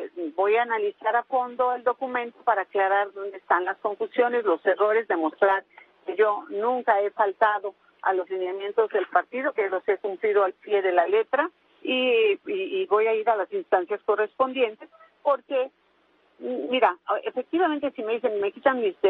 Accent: State of Mexico, Mexico; Yo soy del Estado de México, ni hay elecciones ahorita.

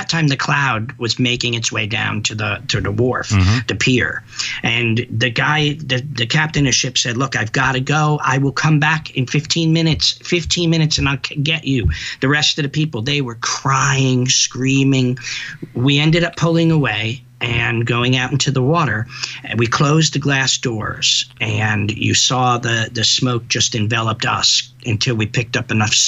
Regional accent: New York, United States; I mean, I'm a New Yorker, right?

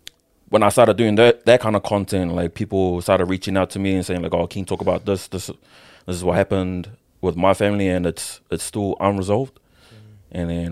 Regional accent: New Zealand; born there; So me as the Kiwi-born Samoan, and then my twin would be the fob.

